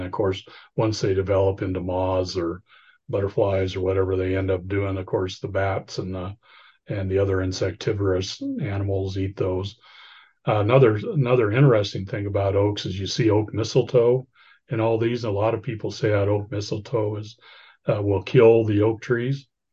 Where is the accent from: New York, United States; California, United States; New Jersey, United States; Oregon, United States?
Oregon, United States; Well, I was raised in Eastern Oregon, in a small town in Eastern Oregon. We didn't have oaks there.